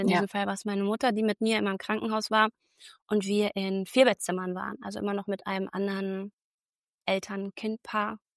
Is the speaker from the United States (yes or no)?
no; Hamburg, Germany; Ich bin Hamburgerin, in Eppendorf.